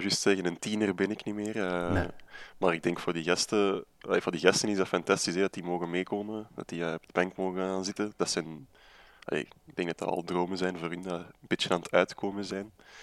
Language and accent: Dutch; Borgerhout, Flanders, Belgium; Oorspronkelijk ben ik van Borgerhout. Dus dat is in de buurt al.